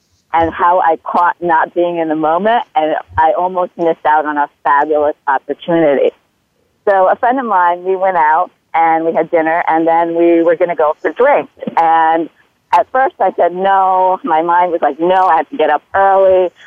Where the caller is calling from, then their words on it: New York City, New York, United States; I'm calling from New York City.